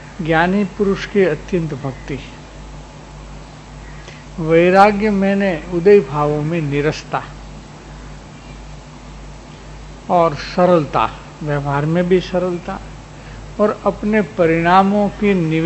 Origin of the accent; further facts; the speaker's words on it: Gujarat, India; now in Kolkata, India; तो जहाँ पैसा मिले वहाँ हम जाते हैं। ठीक बात है ना? इधर 1500 मील क्यों आए? इधर सौराष्ट्र गुजरात काठियावाड़ छोड़